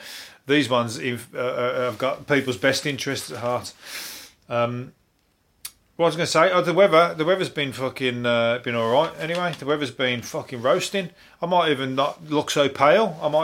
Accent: Birmingham, West Midlands, United Kingdom; And I'm from Birmingham, and I hate going to that because I miss my turning so often.

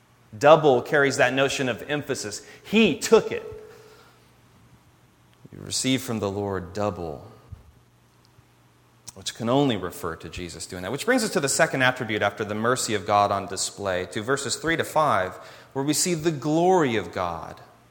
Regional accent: Tracy, California, United States; I grew up in Tracy, and as a fourth-generation Californian, grew up in Tracy over the Altamont Pass, about 200 miles north of here, a prison town, like this one.

